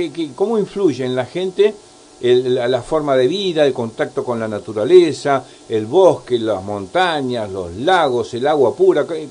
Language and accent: Spanish; Bariloche, Río Negro, Argentina; now in El Calafate, Argentina; Yo llegué un día a Calafate, soy nativo de Bariloche, pero un día llegué a Calafate